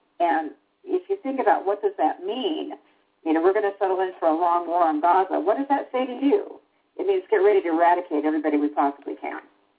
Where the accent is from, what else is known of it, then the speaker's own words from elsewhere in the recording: Pacific Northwest, United States; I'm from the Northwest. I'm from a Northwest tribe here, and I know people from Coeur d'Alene.